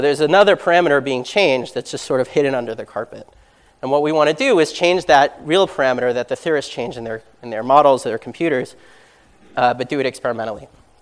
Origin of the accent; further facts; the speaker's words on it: United States; And sadly, I'm an American.